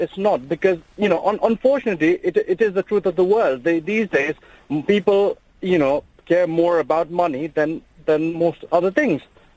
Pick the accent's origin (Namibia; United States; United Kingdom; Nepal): Nepal; Now, I was born and brought up in Nepal. My dad himself is a homeopathic physician.